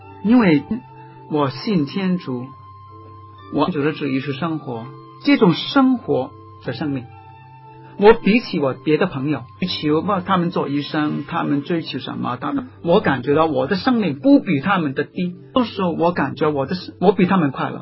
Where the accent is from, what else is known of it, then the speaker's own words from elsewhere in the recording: Guangdong, China; accent: Cantonese; 其实我们广东话也说奸